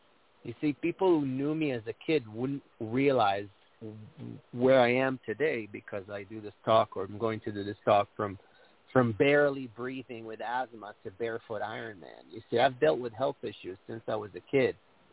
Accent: Israel; I'm from Israel. … so but it's in Hebrew.

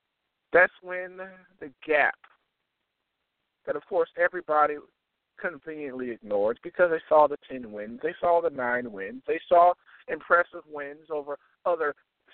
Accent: the South, United States; very unfortunate to say this because I am also from the South

